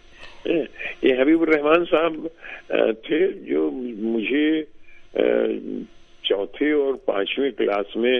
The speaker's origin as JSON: {"language": "Urdu", "town": "Rudauli", "region": "Uttar Pradesh", "country": "India", "tie": "born or raised there", "said": "تو اس طرح سے میں ردولی میں پیدا ہوا, اور میری ابتدائی تعلیم و تربیت ردولی ہی میں ہی ہوئی. میرا تعلق چھوٹے سے ذمہ دار خاندان سے تھا"}